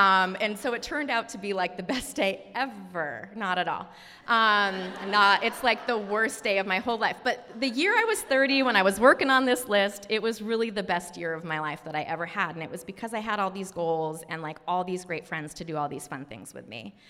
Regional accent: Bangor, Maine, United States; I think we had your first meals at Dice Arts, which is a Maine institution. Like, I grew up in Bangor, and we had, like, pie, and it was important.

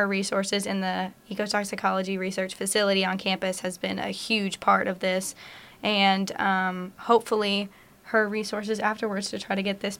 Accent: Bryant, Arkansas, United States; So I'm originally from Bryant, Arkansas, and I kind of knew that I didn't want to stay super close to home

